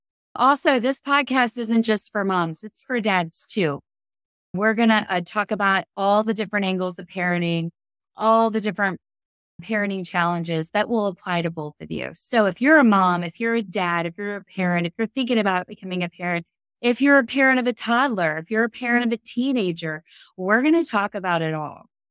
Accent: Louisville, Kentucky, United States; And of course, I'm from Louisville, Kentucky. I'm not from Kansas, was not born and raised here.

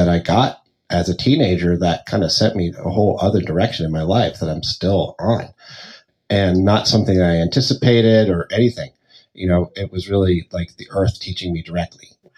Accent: East Coast, United States; I grew up back east, but the time I'm thinking of now is when I lived in suburban Maryland, outside of Baltimore

